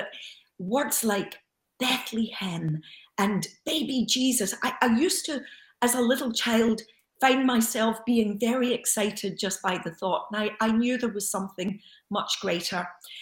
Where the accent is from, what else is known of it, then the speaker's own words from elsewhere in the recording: Glasgow, Scotland, United Kingdom; growing up in Glasgow. I was born in the early 60s, grew up 60s, 70s.